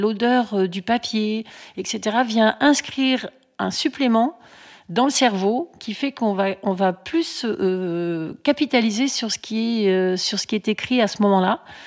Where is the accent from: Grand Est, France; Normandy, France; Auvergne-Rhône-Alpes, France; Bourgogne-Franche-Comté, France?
Auvergne-Rhône-Alpes, France; Grenoble; je suis de Grenoble.